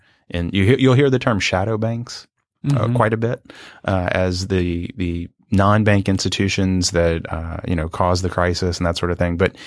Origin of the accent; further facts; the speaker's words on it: New Orleans, Louisiana, United States; I'm from New Orleans. I didn't have to leave